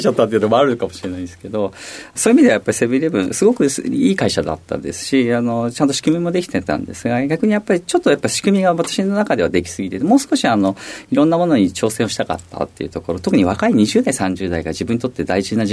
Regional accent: Kanagawa, Japan; もう一つ迷ったのは地元が神奈川だったものですから

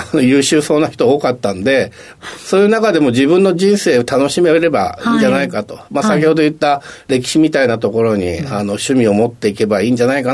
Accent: Kanagawa, Japan; 神奈川県です。

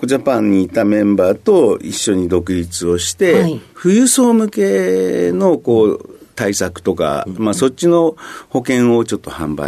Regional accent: Ishikawa, Japan; 石川県の出身です。

